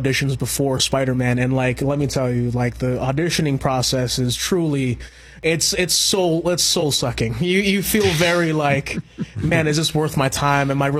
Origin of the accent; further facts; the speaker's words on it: Hawaii, United States; also born or lived in New York; I was raised on Oahu.